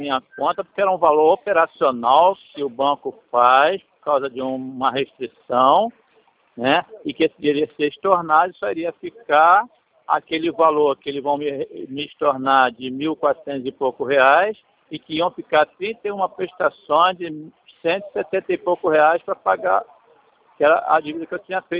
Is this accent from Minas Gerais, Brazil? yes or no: no; Rio de Janeiro, Brazil; born there; Rio de Janeiro.